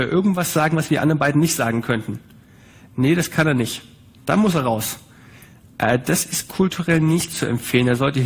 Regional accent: Germany; Ich bin Deutscher, für mich ist das anstrengend.

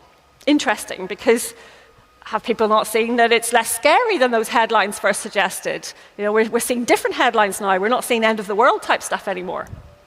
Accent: Northern Ireland, United Kingdom; So everyone, even Northern Ireland, my home country, was asked.

